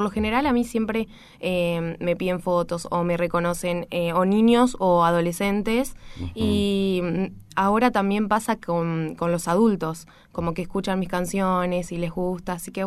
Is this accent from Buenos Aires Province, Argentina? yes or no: yes; Saladillo, Buenos Aires Province, Argentina; Yo soy de Saladillo. Viajo mucho a Capital porque estudio